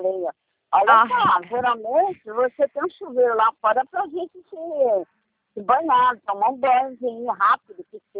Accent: Rio de Janeiro, Brazil; Eu, como boa carioca, tu imagina, né?

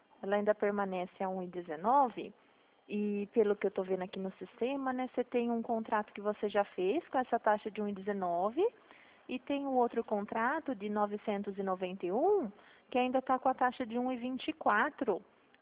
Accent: São Paulo, Brazil; Eu sou de São Paulo.

